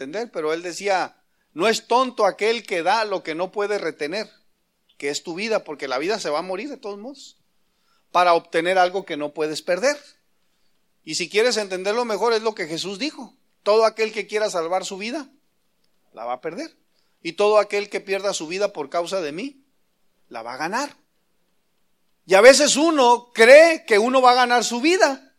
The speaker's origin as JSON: {"language": "Spanish", "country": "Mexico", "said": "no es como nosotros, como mexicano"}